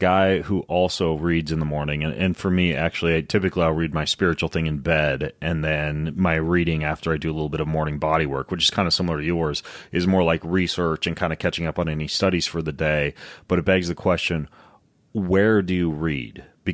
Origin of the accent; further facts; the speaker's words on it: Idaho, United States; I'm an Idaho boy. I'm an Idaho boy. So I had to step up in life because I started in the panhandle.